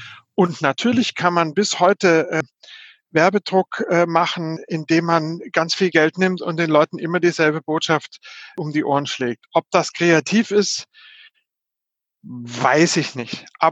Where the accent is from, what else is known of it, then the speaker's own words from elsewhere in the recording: Southern Germany, Germany; ich bin im Süddeutschen groß geworden